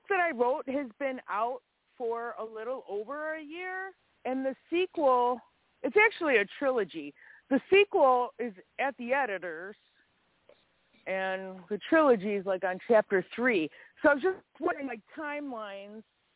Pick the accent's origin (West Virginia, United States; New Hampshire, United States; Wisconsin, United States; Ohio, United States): Wisconsin, United States; I'm from Wisconsin.